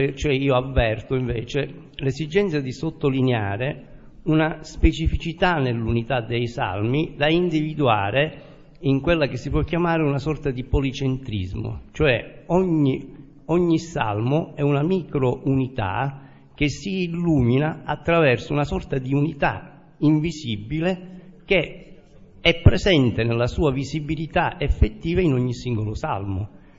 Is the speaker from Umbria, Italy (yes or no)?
no; Cetraro, Calabria, Italy; vengo da Cetraro, Calabria